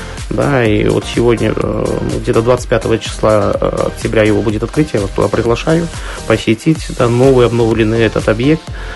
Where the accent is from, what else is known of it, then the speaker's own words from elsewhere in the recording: Gomel Region, Belarus; я местный житель, я уроженец этого района